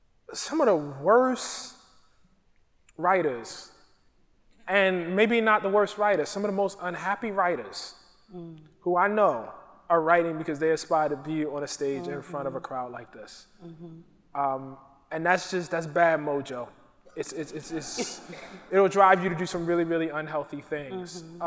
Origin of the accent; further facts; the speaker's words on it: Baltimore, Maryland, United States; I grew up in Baltimore, so there was a close, you know, relation there.